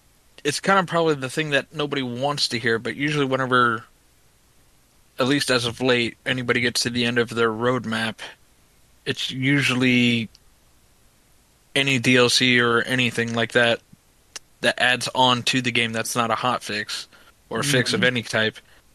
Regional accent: United States; Simply because we're from the States here.

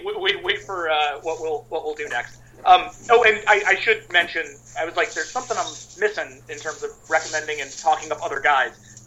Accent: Boston, Massachusetts, United States; Yeah, I'm from Boston. We have a pretty unsubtle Tom Brady cameo.

